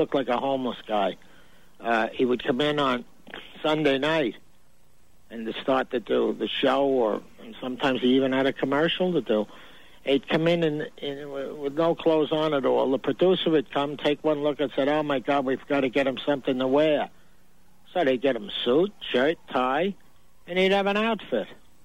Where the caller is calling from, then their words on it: New York City, New York, United States; 26 doors over Broadway Stories.